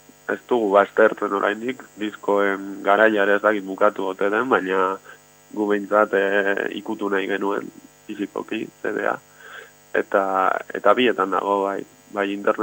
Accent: Maruri, Basque Country, Spain; now in Bermeo, Spain; Bueno, berez ni Bermeon bizi naiz, baina Marurikoa gara, bueno, herri txiki bat Mungia algokoa.

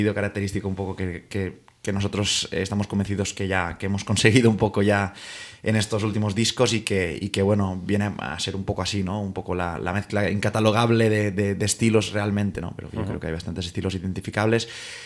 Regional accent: Valencian Community, Spain; Nosotros somos del País Valencià.

